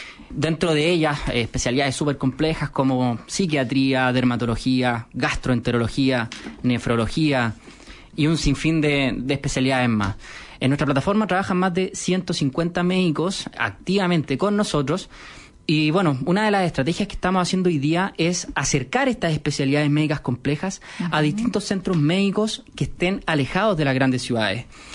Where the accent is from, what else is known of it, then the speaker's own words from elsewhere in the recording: La Serena, Coquimbo, Chile; also born or lived in Viña del Mar; ambos fuimos criados en región. Él nació en Tocopilla. Yo nací en Viña del Mar y estudiamos el mismo colegio, ¿cierto?, en La Serena.